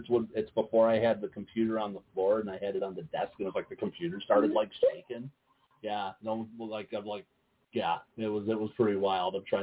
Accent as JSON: {"language": "English", "town": "Chicago", "region": "Illinois", "country": "United States", "tie": "born or raised there", "said": "Sounds like when I grew up in Chicago."}